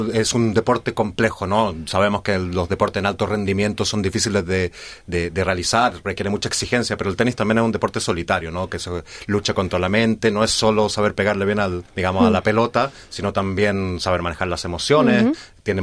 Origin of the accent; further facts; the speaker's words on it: Chile; born there; en Chile, que es el país donde yo nací